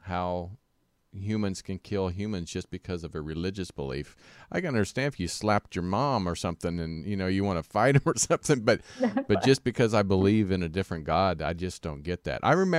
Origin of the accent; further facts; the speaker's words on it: Kansas, United States; now in California, United States; You know, I grew up in Kansas, the Bible Belt, and it's all about church and religion and Jesus.